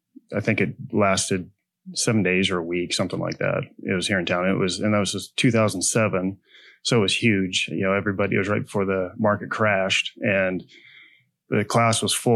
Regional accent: Pine Bluffs, Wyoming, United States; I grew up in Southeast Wyoming, a little town called Pine Bluffs, in the 80s. Went to college there in Cheyenne for a little bit and went to horseshoeing school.

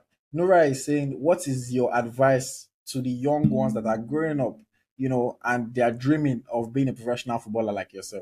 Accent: Nigeria; then of course we are going to all be excited as Nigerian fans, because I love to see, I really personally at least, and I know a lot of other Nigerians, we love to see our Nigerian players doing well

